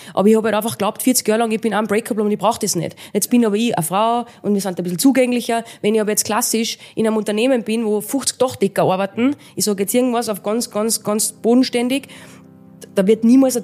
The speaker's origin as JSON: {"language": "German", "region": "Salzburg", "country": "Austria", "said": "sagen wir bei uns in Salzburg"}